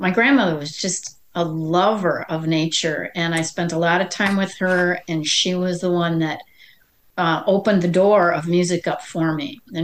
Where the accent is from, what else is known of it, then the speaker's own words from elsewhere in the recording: Wisconsin, United States; also born or lived in Nebraska; So, you know, I grew up in Wisconsin.